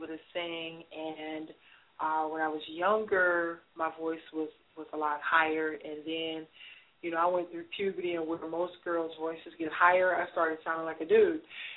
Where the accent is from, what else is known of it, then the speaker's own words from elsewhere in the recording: Atlanta, Georgia, United States; now in Cleveland, United States; I'm kind of a transplant Southern Belle. My true roots are in Atlanta, Georgia.